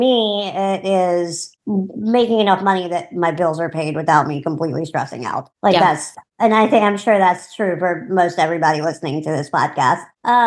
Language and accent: English; New Orleans, Louisiana, United States; I am from New Orleans, Louisiana, and I am an artist and graphic designer.